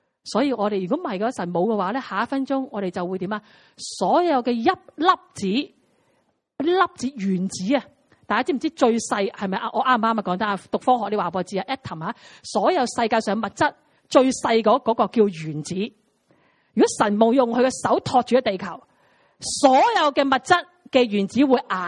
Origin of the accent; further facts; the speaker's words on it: China; 我哋中国人有一句说话好好嘅。